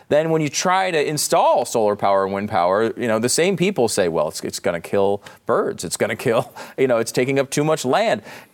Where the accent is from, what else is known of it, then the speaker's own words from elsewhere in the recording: Northeast, United States; And, you know, I'm from the Northeast. I had never heard of Juneteenth until like a few years ago.